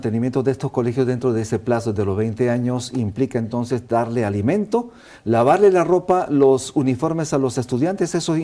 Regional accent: Oropesa, Cusco, Peru; Oropesa, Cusco en mi tierra.

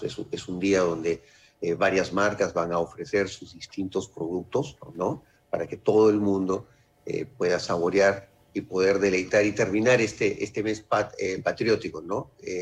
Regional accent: Peru; de las principales fuentes de proteína que tiene el peruano, ¿no? Y nosotros, fíjate, estadísticamente somos el país latinoamericano con más consumo per cápita de pollo, ¿no?

